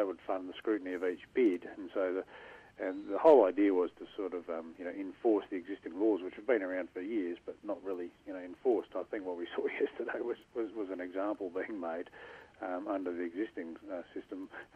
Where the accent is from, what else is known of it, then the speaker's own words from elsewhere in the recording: Adelaide, South Australia, Australia; now in Canberra, Australia; I'm from Adelaide originally. I live in Canberra